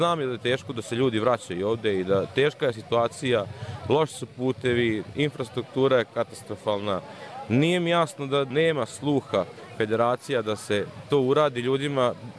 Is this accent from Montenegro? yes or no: no; Zrenjanin, Vojvodina, Serbia; born there; rođen sam u Zrenjaninu, otac mi je iz Đurića, Slipnika.